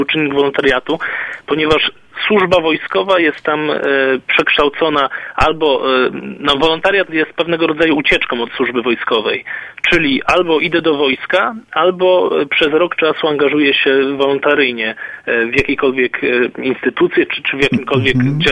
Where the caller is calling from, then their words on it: Kraków, Lesser Poland, Poland; Ja z Krakowa